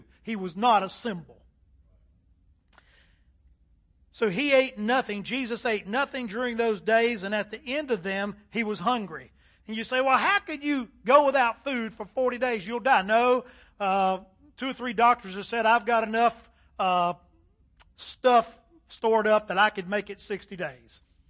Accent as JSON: {"language": "English", "town": "Charlotte", "country": "United States", "tie": "born or raised there", "said": "We visited Charlotte, my hometown, about 3 weeks ago, so I could see my sister"}